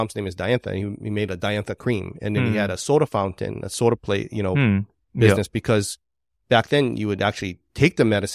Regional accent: Manoa, Hawaii, United States; So mine would be, I grew up here in Manoa.

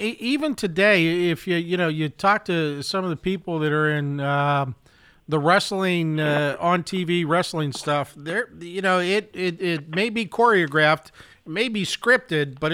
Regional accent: Pittsburgh, Pennsylvania, United States; As a kid, I grew up in Pittsburgh. We had studio wrestling, you know, Bruno Sammartino.

